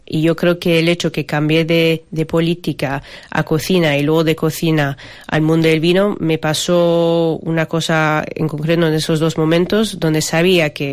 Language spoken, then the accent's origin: Spanish; Hong Kong; Soy de Hong Kong, eso es. Nací y crecí allá. Mi madre es de China, de Shanghái, y mi padre es de Estados Unidos, pero lleva más de 40 años viviendo en Asia.